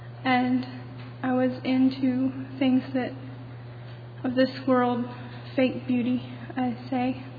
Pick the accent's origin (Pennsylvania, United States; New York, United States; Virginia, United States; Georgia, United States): Virginia, United States; I'm from Virginia.